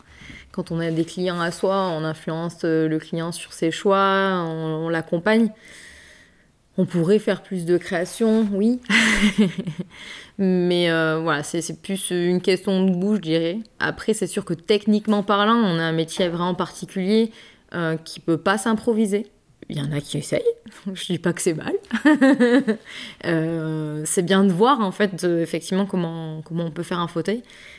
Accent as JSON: {"language": "French", "town": "Aurillac", "region": "Auvergne-Rhône-Alpes", "country": "France", "moved": "as an adult", "said": "Pas du tout. Je viens d'Aurillac, dans le Cantal. Donc oui, d'autres montagnes."}